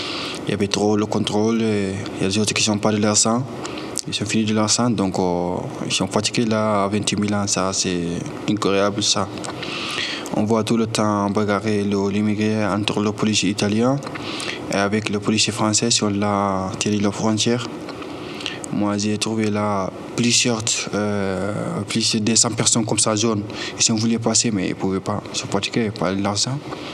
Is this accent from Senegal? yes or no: yes; Senegal; now in France; Et comment je suis venu en France. Et je suis venu du Sénégal.